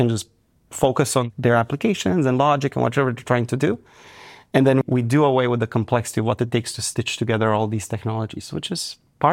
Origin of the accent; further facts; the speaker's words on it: Romania; I was born and raised in Romania, and I've been building technology ever since I was in fifth grade.